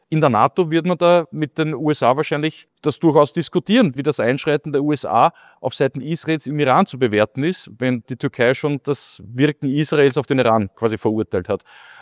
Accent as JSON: {"language": "German", "country": "Austria", "said": "Das ist so wie bei uns in Österreich von der Konzeption her."}